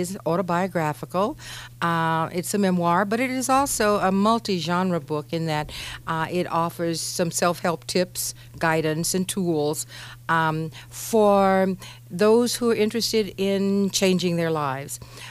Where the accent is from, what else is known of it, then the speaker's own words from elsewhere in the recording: Houston, Texas, United States; moved away as an adult; now in Nevada, United States; Yes, I was born in Houston, Texas, grew up, went to universities in Texas, and then did my graduate studies here in Nevada at the University of Nevada, Reno.